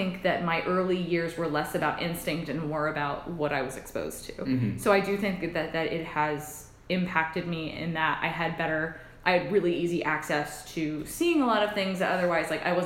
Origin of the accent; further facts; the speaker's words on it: New York, United States; born there; And then I was born in Westchester, New York, so it was a half hour away from Manhattan